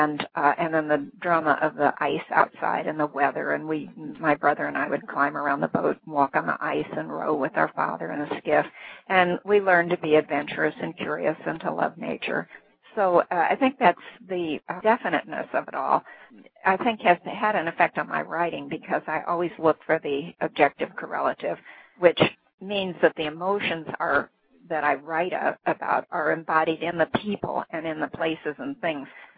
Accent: Illinois, United States; born there; also born or lived in Omaha, Nebraska; I wasn't actually born on a steamboat. I was born in Illinois, but my family traveled a lot.

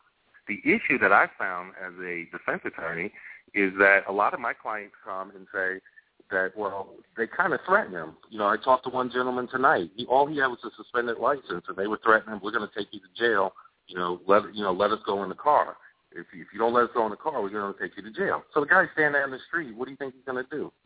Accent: Queens, New York, United States; also born or lived in Brooklyn; As you said earlier, I'm from Brooklyn, New York, Crown Heights and Bed-Stuy, grew up in Queens.

